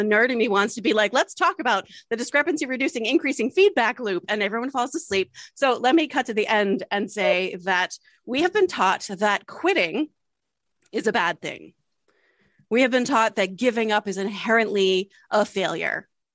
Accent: Delaware, United States; we were born and raised in Delaware. I went to the University of Delaware and I would cycle across state lines into the hills of Pennsylvania.

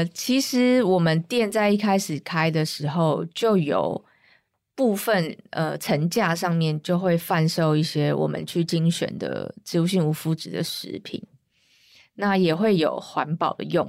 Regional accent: Taiwan; 因为毕竟我身为台湾人，还自己创业一定要在台湾这个土地

